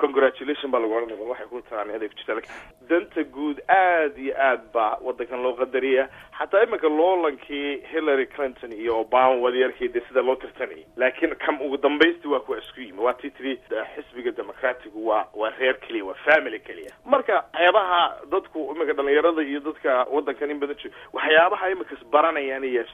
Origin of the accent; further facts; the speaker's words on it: Hargeisa, Woqooyi Galbeed, Somalia; born there; anigu 2003 baan mar tegi magaaladii aan ku dhashay hargeysa